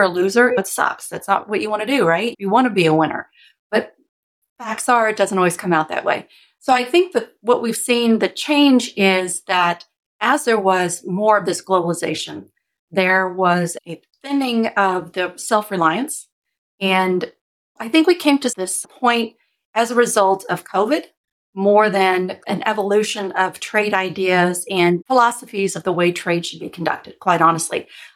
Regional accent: Kentucky, United States; I grew up in Kentucky. So I went from Kentucky to North Wales.

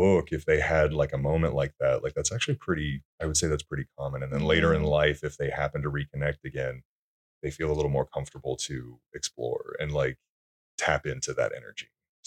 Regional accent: Alabama, United States; when I grew up, I grew up in Alabama in the 1990s.

